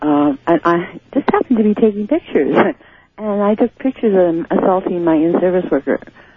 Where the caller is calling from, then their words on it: Grass Valley, California, United States; from Grass Valley.